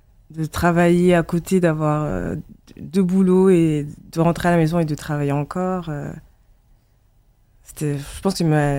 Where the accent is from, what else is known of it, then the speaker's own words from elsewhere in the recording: Auvergne-Rhône-Alpes, France; now in Paris, France; on va dire que je suis arrivée à Paris en 2011-2012, parce qu'à la base, je viens d'Auvergne.